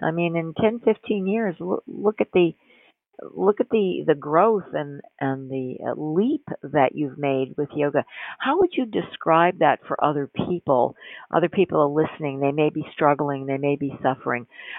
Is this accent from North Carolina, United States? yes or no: no; New York, United States; And I'm from New York, and I know about Bellevue.